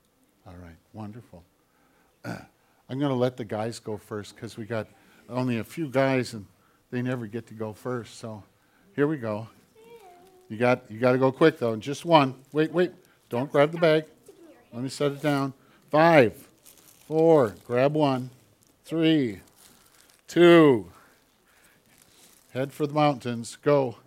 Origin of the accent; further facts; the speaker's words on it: United States; I'm an American. I'm a pastor. I'm a Christian. I'm a guy.